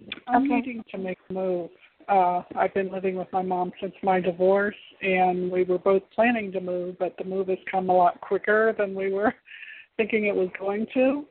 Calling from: Florida, United States; from Florida.

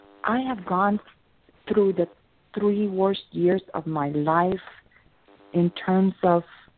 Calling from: Miami, Florida, United States; I'm calling from Miami.

